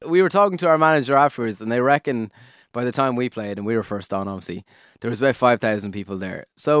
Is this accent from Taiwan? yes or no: no; Slane, Leinster, Ireland; I'm actually from Slane. So I grew up literally down the road.